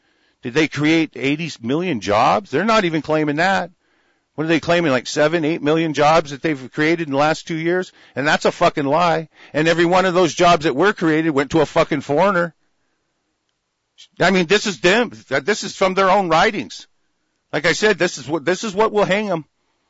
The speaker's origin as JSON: {"language": "English", "country": "United States", "said": "I'm an American. I own this goddamn country."}